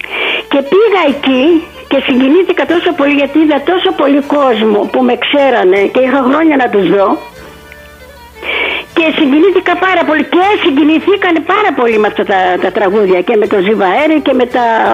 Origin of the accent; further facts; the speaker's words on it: Greece; Όχι, καθόλου, αφού είμαι νησιώτης